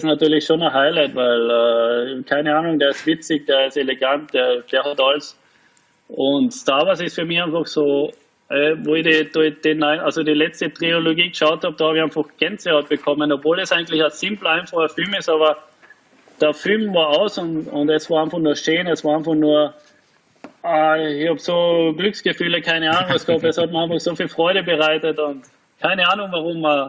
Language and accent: German; Carinthia, Austria; Das wäre schon noch mal so ein Abschluss als Kärntner